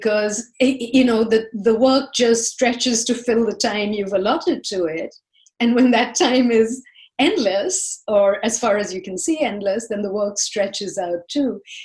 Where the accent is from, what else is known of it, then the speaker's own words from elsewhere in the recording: India; because I'm from India